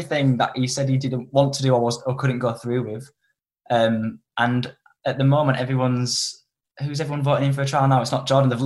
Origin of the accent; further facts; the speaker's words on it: Leeds, Yorkshire and the Humber, United Kingdom; I'm from Leeds